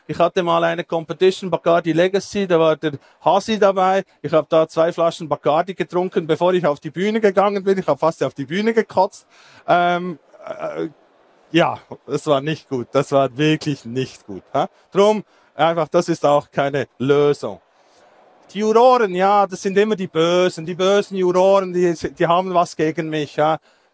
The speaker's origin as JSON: {"language": "German", "town": "Thun", "region": "Bern", "country": "Switzerland", "said": "ich bin aus Thun, ich bin ein Redneck, ich darf das."}